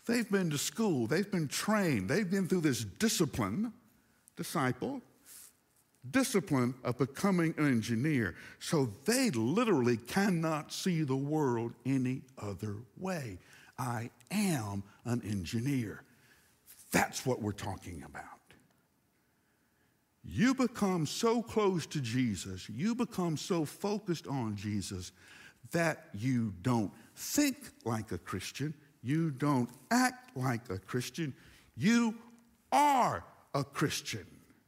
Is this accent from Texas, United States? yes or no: no; Huntsville, Alabama, United States; I grew up in Huntsville. There are more engineers per capita in Huntsville, Alabama than anywhere else.